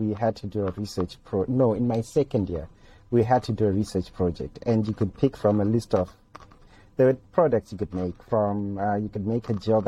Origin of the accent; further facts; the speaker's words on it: Gweru, Midlands, Zimbabwe; because I grew up in Gweru.